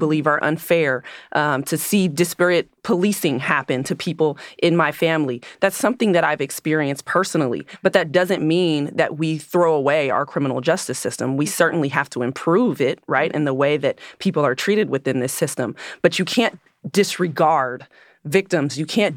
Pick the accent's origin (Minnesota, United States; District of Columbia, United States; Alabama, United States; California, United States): California, United States; I grew up